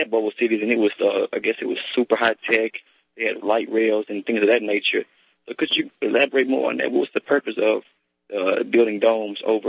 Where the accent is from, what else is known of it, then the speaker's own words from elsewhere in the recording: Houston, Texas, United States; This is my second time calling in. I'm from Houston.